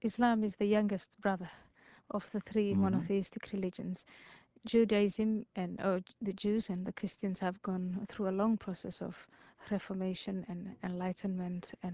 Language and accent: English; Somalia; also born or lived in Saudi Arabia / Ethiopia / Kenya / Netherlands; now in United States; Yes, I'm born in Somalia. I grew up in Somalia, Saudi Arabia, Ethiopia, and Kenya, and the Netherlands, and I became a member of parliament in Holland between 2003 and 2006, and I now live in the United States.